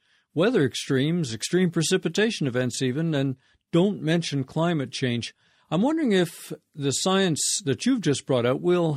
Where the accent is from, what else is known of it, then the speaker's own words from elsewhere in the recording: New Jersey, United States; from New Jersey.